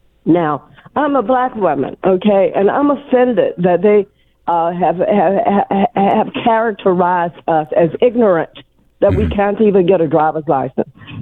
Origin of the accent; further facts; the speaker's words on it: Chicago, Illinois, United States; now in Georgia, United States; Originally, I'm from Chicago.